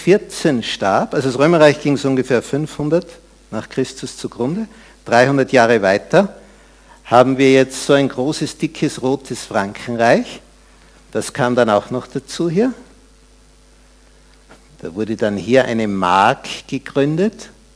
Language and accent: German; Styria, Austria; Und ich komme aus der Steiermark, also aus einem befestigten Grenzgebiet dieser Zeit vor 1200 Jahren.